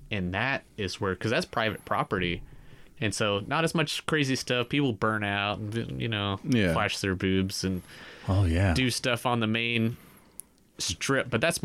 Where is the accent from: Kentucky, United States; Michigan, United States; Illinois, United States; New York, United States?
Kentucky, United States; I grew up in Kentucky.